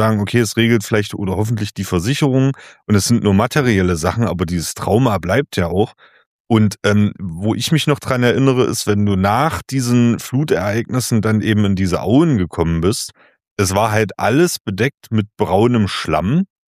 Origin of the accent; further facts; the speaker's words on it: Saxony-Anhalt, Germany; Ich komme ja aus dem Zweistromland zwischen Elbe und Mulde.